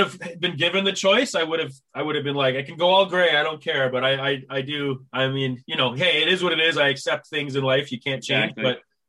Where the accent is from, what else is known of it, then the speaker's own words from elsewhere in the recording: Ontario, Canada; in Southwestern Ontario in Canada, like in a small town. But if people like from other parts of the world, like where are you from? I just say Toronto.